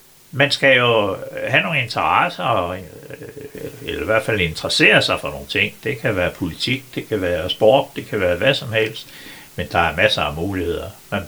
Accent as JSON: {"language": "Danish", "town": "Holbæk", "region": "Zealand", "country": "Denmark", "tie": "born or raised there", "said": "selv min hjemby i Holbæk, ikke?"}